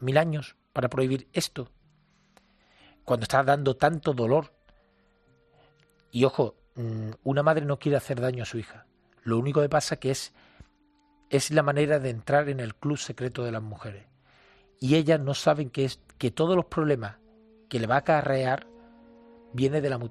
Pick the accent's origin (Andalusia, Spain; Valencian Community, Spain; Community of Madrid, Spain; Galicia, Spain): Andalusia, Spain; San Fernando; en mi ciudad natal, de San Fernando, en Cádiz, yo no veía vagabundos por la calle.